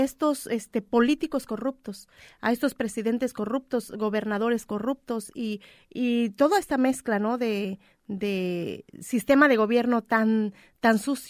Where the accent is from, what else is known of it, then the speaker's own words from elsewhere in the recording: Mexico; México es hermoso, me encanta México, orgullosamente de mis raíces, de mi tierra